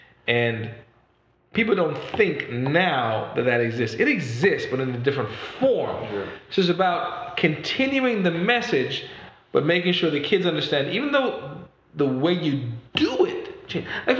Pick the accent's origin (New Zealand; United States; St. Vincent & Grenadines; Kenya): St. Vincent & Grenadines; I'm having this argument online right now with people in my hometown, a Caribbean island called St. Vincent.